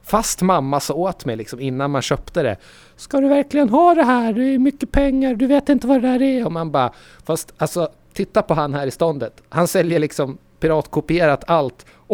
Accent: Södermanland, Sweden; från mina trakter där jag kommer från, de sörmländska skogarna. Jag är inte född i skogen

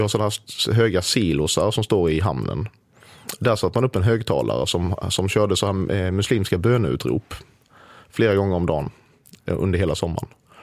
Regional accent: Sweden; jag är svensk, jag nöjer mig med äran

